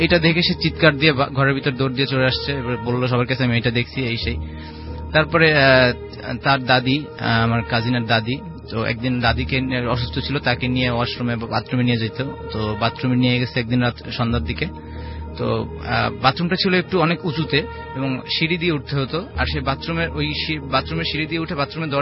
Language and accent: Bangla; Khulna, Khulna Division, Bangladesh; now in Dhaka, Bangladesh; খুলনা থেকে আসছি, বর্তমানে ঢাকাতেই থাকি।